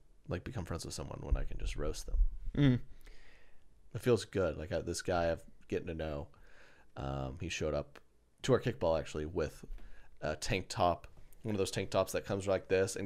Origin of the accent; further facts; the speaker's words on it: Oklahoma, United States; Then, like, I grew up in Oklahoma. It's 100 plus. The wind's roaring.